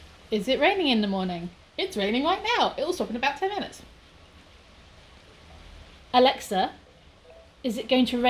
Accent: England, United Kingdom; Because I am English and I do love to talk about the weather.

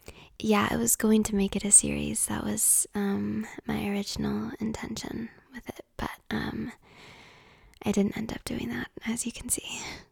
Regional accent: California, United States; I'm from California, so like 5 inches of snow would be being snowed in.

